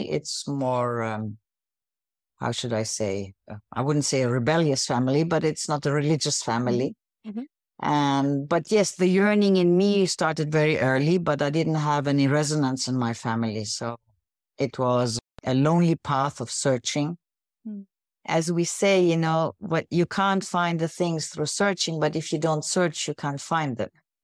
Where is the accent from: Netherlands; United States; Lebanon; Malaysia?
Lebanon; born or raised there; also born or lived in Baghdad, Iraq / Austria / Egypt / United Arab Emirates